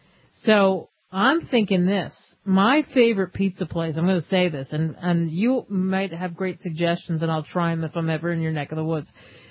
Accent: Philadelphia, Pennsylvania, United States; I'm from Philly, and it's like me saying the best cheesesteak I ever had is from St. Louis or wherever.

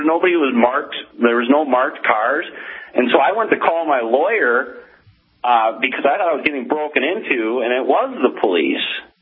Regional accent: Minneapolis, Minnesota, United States; they're 21 years of growing up in North Minneapolis and being around, people that are supposedly, gangsters and things like this.

